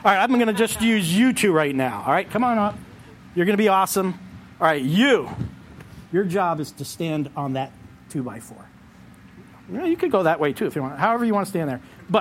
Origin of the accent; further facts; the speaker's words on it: Vermont, United States; I come from Vermont